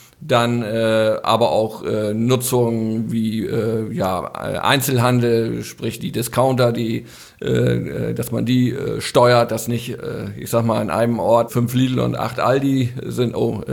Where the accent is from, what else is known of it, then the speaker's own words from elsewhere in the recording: Krempel, Lower Saxony, Germany; Ich komme aus Krempel